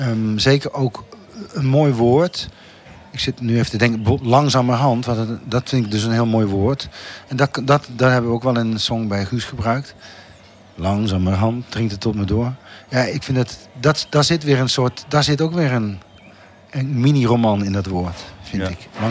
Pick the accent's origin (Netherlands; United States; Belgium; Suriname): Netherlands; southern Netherlands; accent: soft G; Ja, bij mijn zachte G gaat het nog.